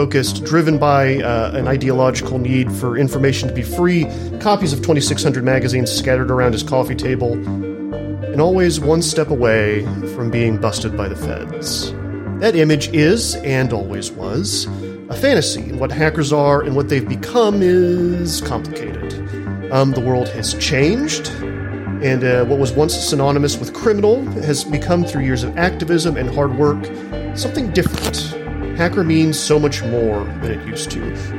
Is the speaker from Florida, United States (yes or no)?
no; Texas, United States; I was raised in Silicon Prairie, North Texas. As a teenager in the 90s